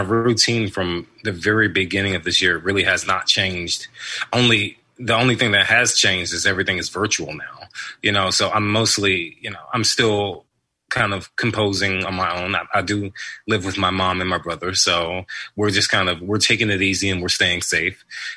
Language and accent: English; Texas, United States; because I grew up in Texas, and specifically I grew up, you know, in primarily Hispanic neighborhoods.